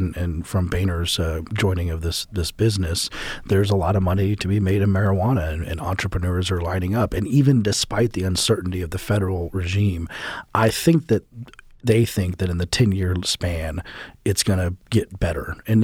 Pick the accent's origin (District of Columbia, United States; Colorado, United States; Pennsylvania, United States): Colorado, United States; this one bank in particular in Colorado, which is my home state